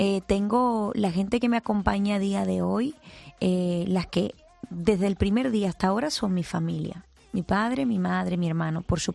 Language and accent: Spanish; Spain; Yo soy una persona que me siento muy orgullosa de donde soy. Y además, siempre lo digo, soy española y me encanta mi país.